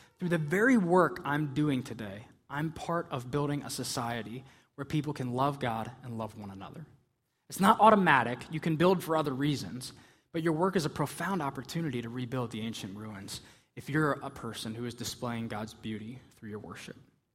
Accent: Pennsylvania, United States; I always say, I'm from a small town, central Pennsylvania. We have Comcast employees in my hometown.

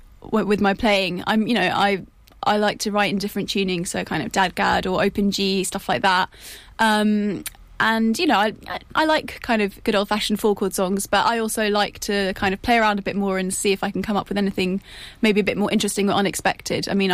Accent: London, United Kingdom; So I'm from London, and I have been born and kind of grown up in London. But I was at uni here, actually, for 3 years. So I know Cambridge pretty well.

